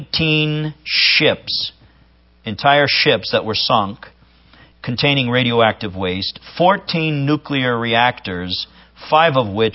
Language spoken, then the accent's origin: English; Ohio River Valley, United States; also born or lived in Staten Island; I grew up in, I was born here in Staten Island, but I grew up in an industrial area along the Ohio River.